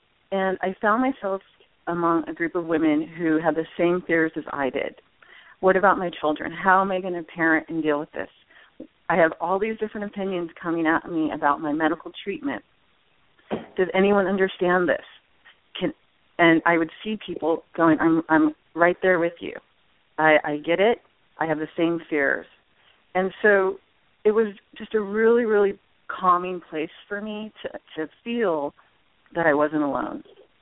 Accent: Redondo Beach, California, United States; I grew up in the South Bay in Redondo Beach

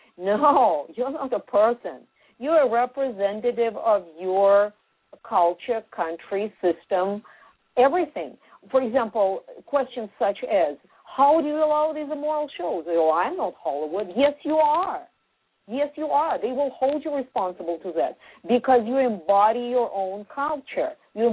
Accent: Russia; English is a second language; now in United States; When I was growing up in Russia, I thought that there is an idea of success, material success.

